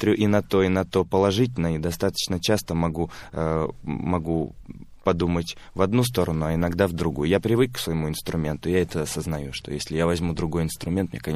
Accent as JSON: {"language": "Russian", "country": "Russia", "tie": "born there", "said": "и я родился в России, и во мне не может этого не быть"}